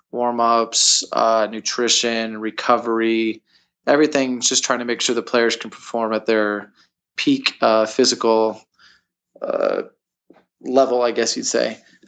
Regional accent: Iowa, United States; Born and raised in Iowa. So growing up in Iowa, I had a family that was very, workout oriented.

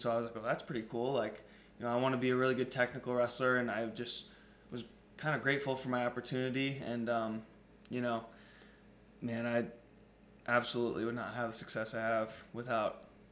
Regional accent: Minnesota, United States; And, you know, we're lucky being from Minnesota.

